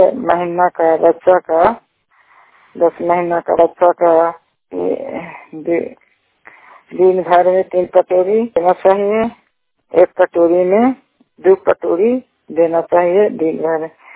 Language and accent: Hindi; Chhathi Bhausi, Bihar, India; छठी भौसी के रहने वाले हैं, थाना हिलसा जिला नरंदा के निवासी हूँ